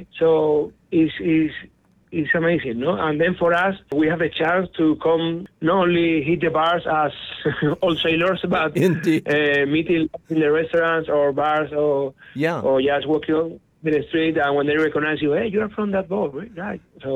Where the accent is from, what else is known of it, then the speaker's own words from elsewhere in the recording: Spain; most of the guys right now, we are Spaniards, as we came from Spain